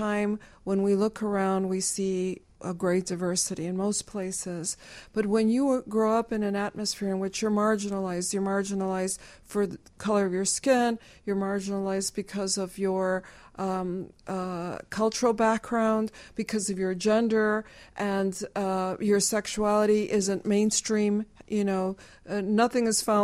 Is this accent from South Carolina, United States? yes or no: no; Chicago, Illinois, United States; we were from Chicago was not enough. They would still want to, like, dig deeper, but no, really, where are you from?